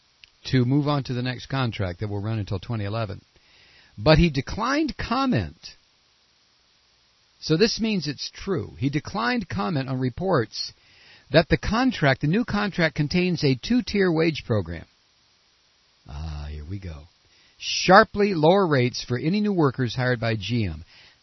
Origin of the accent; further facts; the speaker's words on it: Toledo, Ohio, United States; I grew up in a city of 300,000 people. And we were a feeder city for Detroit. I grew up in Toledo, Ohio. And there was a factory every 10 feet.